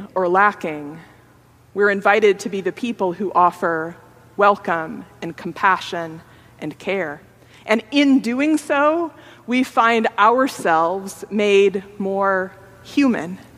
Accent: Grand Island, Nebraska, United States; How the mosaic behind the altar in the little church I grew up in Grand Island, Nebraska, endures

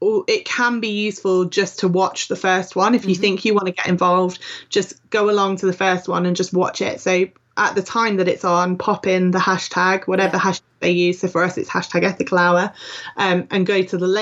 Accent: Yorkshire and the Humber, United Kingdom; Yorkshire tea. I'm a Yorkshire lass.

